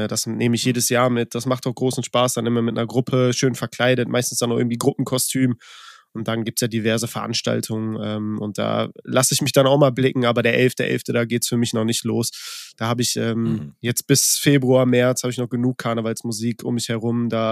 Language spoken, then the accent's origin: German; Cologne, North Rhine-Westphalia, Germany; Ich bin Kölner, ja. Gebürtiger Kölner. Also nicht hergezogen, sondern hier auch groß geworden. Noch nie woanders gelebt.